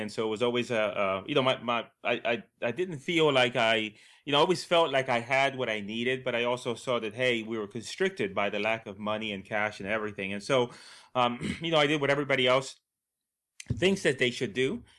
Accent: Puerto Rico; I'm from Puerto Rico, originally from Puerto Rico. I grew up in a, you know, literally

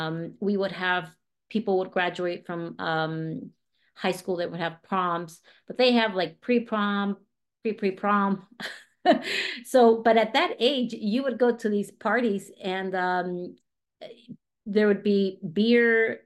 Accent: Colorado, United States; born there; also born or lived in Lima, Peru; I was born here in the States in Colorado, and my mom is Peruvian. My dad was American

